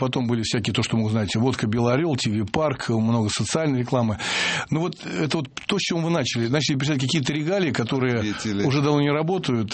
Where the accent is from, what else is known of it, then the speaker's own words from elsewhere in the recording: Moscow, Russia; Я коренной москвич, я вижу, как меняется город